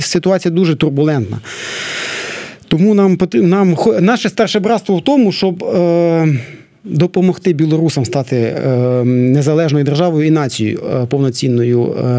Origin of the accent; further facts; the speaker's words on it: Vinnytsia Oblast, Ukraine; Я з Вінницької області